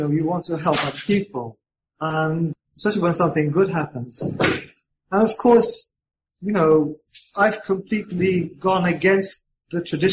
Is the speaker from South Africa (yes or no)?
no; United Kingdom; I'm a Brit, yes.